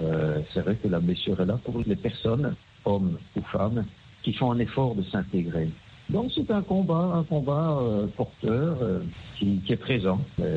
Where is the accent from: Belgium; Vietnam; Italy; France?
Belgium; Et voilà, donc personnellement, donc j'ai grandi en Belgique.